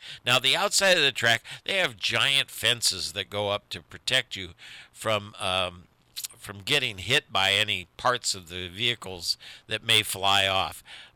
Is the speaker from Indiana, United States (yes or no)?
yes; Indianapolis, Indiana, United States; born there; I was born in Indianapolis, and also I worked at the Indy 500 2 years, taking tickets, and I've been to 6 or 7 of them, so it's kind of steeped in my history.